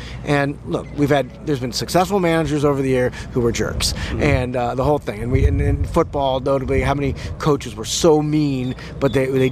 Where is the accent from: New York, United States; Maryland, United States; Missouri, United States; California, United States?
Missouri, United States; St. Louis; And look, we're both from St. Louis.